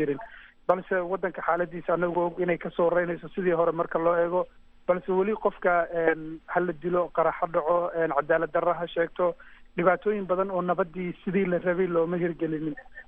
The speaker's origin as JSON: {"language": "Somali", "town": "Mogadishu", "region": "Banaadir", "country": "Somalia", "tie": "born or raised there", "also_born_or_lived": "abroad", "said": "magaalada Muqdisho aan ku koray, kadib waxaan nasiib fursad u helay inaan wadamada dibadda muddo kusoo noolaado"}